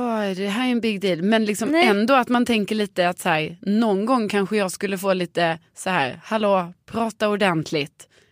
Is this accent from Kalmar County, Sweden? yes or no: no; Skåne, Sweden; accent: Scanian; Jag pratar skånska, okej?